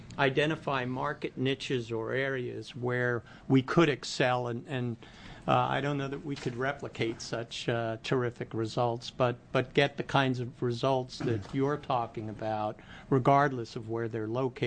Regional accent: New York City, New York, United States; Klamath Falls is not exactly New York City. I grew up in New York City. It's not New York City.

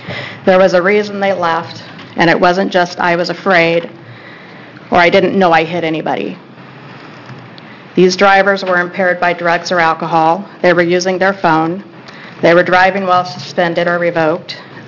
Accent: Vancouver, Washington, United States; I'm from Vancouver, Washington.

